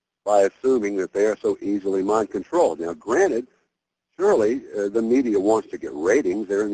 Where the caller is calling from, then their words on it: Hampton, Virginia, United States; I'm calling from Hampton, Virginia.